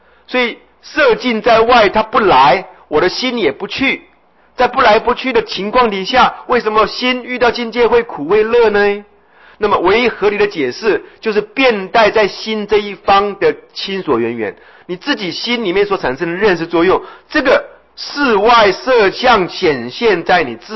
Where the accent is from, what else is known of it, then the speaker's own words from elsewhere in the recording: Taipei, Taiwan; 我们台北人就被某些官员讲说，我们不了解淹水的痛苦